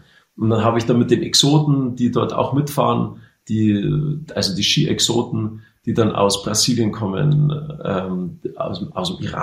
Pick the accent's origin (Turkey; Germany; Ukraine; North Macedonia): Germany; Garmisch-Partenkirchen, Bavaria; Ich, in meiner Heimat Garmisch-Partenkirchen, ich habe nicht mal zu Hause geschlafen